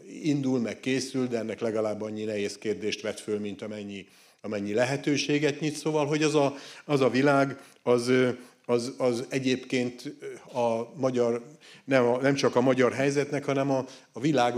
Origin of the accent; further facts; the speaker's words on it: Borsod-Abaúj-Zemplén, Hungary; mert így nőttem föl, tudom, hogy mit jelent takarni menni, meg kaszálni, meg azt is tudom, hogy milyen, amikor hajnali 4-kor a bányászok felszállnak a buszra